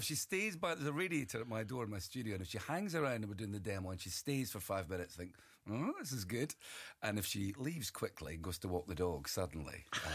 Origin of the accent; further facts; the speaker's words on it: Dundee, Scotland, United Kingdom; guys are from my hometown of Dundee.